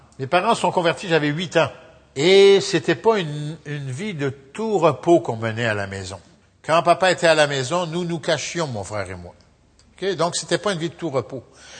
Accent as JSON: {"language": "French", "country": "France", "moved": "yes", "lives_now": "Canada", "said": "Je suis un immigrant, je suis arrivé en 1957 de France."}